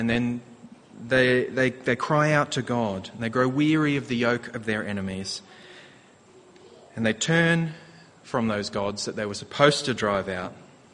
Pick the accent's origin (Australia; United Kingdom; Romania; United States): Australia; It's, you know, as an Aussie, we're just programmed to shorten the names as much as possible.